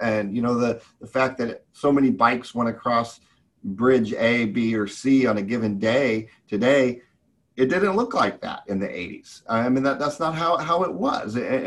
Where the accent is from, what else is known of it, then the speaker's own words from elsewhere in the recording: Manhattan, Kansas, United States; I'll give you an example from my hometown here in Manhattan, Kansas.